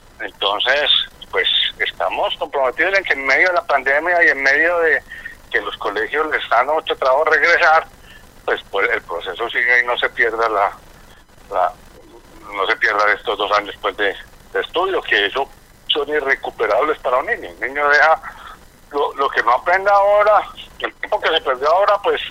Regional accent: Manizales, Caldas, Colombia; Nosotros somos de Manizales

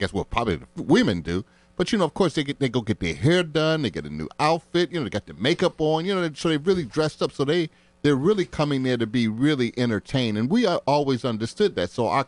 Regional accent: Cleveland, Ohio, United States; I was born in, raised in the Methodist Church in Cleveland, Ohio, which is where I'm from. Born and raised in Cleveland, Ohio.

